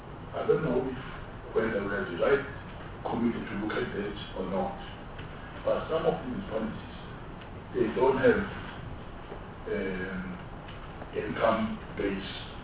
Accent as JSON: {"language": "English", "region": "KwaZulu-Natal", "country": "South Africa", "said": "I'm saying this because I'm coming from KwaZulu-Natal."}